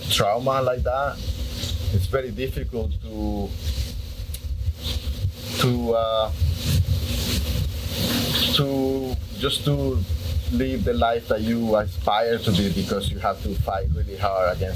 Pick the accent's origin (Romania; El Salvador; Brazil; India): El Salvador; moved away as an adult; now in United States; I'm from El Salvador. I came to the United States in the fall of 2000.